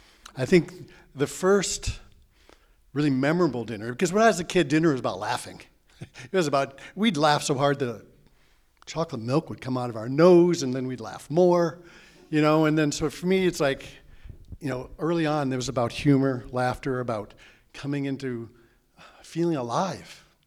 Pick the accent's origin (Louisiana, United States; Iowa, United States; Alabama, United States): Iowa, United States; growing up in Iowa, growing up in a small town.